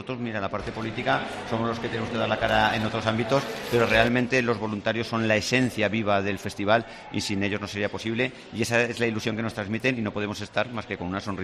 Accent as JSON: {"language": "Spanish", "town": "Jaca", "region": "Aragon", "country": "Spain", "tie": "born or raised there", "said": "los que somos de Jaca toda la vida"}